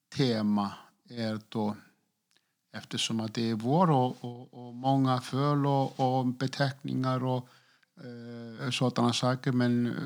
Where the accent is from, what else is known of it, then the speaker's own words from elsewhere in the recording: Iceland; Swedish is a second language; Men när jag växte upp på Island